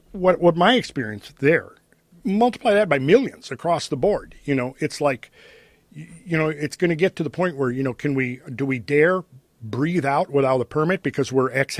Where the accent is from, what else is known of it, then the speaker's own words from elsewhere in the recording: Minnesota, United States; Actually, I'm from Minnesota.